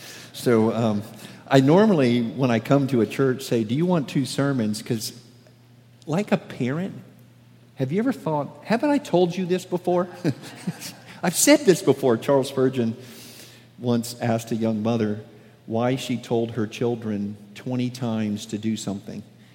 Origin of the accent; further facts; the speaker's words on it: Germany; also born or lived in Austin, United States; now in United States; my dad was an Air Force officer, so I did most of my time growing up in Germany and then moved to Austin and then went to the Naval Academy